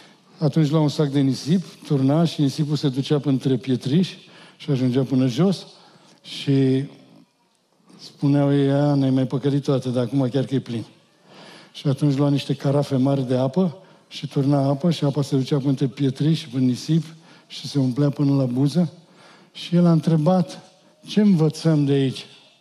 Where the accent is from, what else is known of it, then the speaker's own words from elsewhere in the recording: Oregon, United States; eu împreună cu soția mea sunt din Oregon.